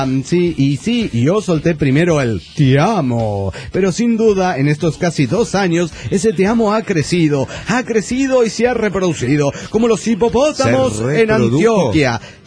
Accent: Calpulhuac, Mexico; Hola amigos … de Calpulhuac, México.

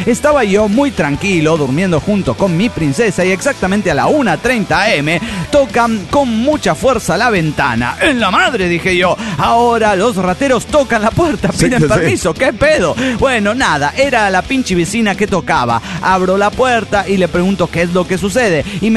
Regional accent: Culiacán, Sinaloa, Mexico; de Culiacán, Sinaloa, México.

